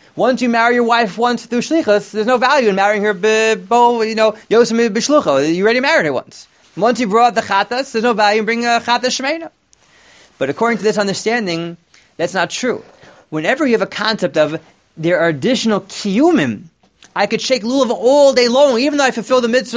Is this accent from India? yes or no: no; Teaneck, New Jersey, United States; Now, growing up in Teaneck, so there was a family around the corner